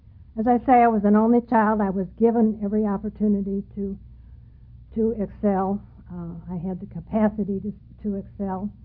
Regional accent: Chicago, Illinois, United States; I was born and brought up in Chicago, and I'm one of those damn Yankees.

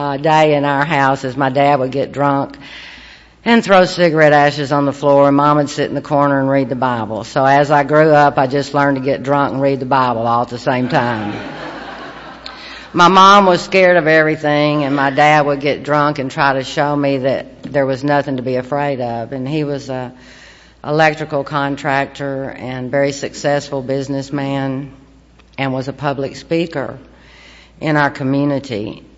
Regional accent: North Little Rock, Arkansas, United States; I grew up in North Little Rock, and my father was an alcoholic, and I just loved him so.

